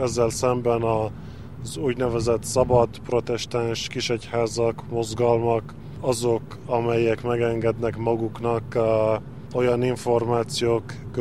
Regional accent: Lebanon; born or raised there; also born or lived in Hungary

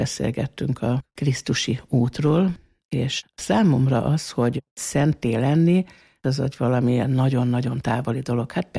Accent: Fót, Pest, Hungary; born there; Fóton születtem, és élek most már 62 éve férjemmel

